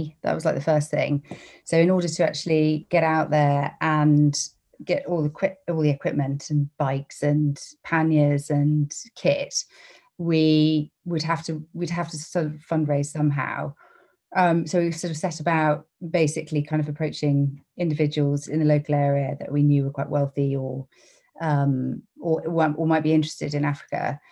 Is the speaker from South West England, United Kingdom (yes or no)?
yes; Bath, South West England, United Kingdom; as a teenager growing up in Bath, I used to spend quite a lot of time in the pubs and the clubs in Bath